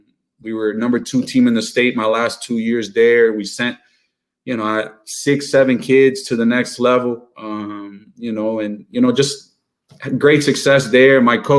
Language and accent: English; Miami, Florida, United States; But, man, born and raised in Miami, son to Cuban immigrant parents who came here during the Mario boat lift in 1980.